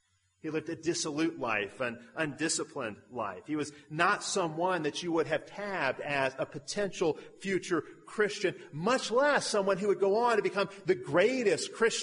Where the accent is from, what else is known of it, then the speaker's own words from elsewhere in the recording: Birmingham, Alabama, United States; I'm an American. In fact, I'm not just an American. I'm from the South. I'm from the Bible Belt. In fact, I'm from the capital of the Bible Belt. I'm from Birmingham, Alabama. And I grew up in Christian schools and in a Christian home, and I grew up going to church.